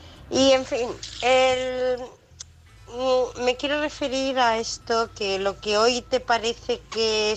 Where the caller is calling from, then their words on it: United Kingdom; del Reino Unido.